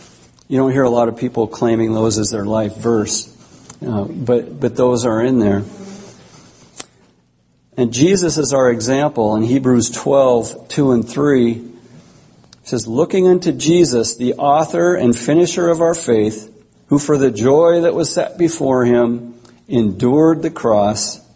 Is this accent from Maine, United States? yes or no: no; Fircrest, Washington, United States; now in Seattle, United States; And I grew up in Fir Crest, so besides being an absolute culture shock